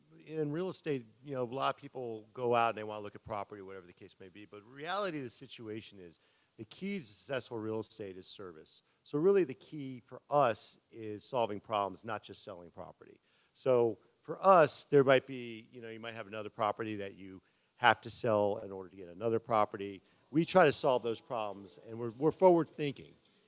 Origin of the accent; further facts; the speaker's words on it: Miami Beach, Florida, United States; for me, being born and raised on Miami Beach, you know, I have a fond memories of growing up in the Sunny Isles area in Miami Beach.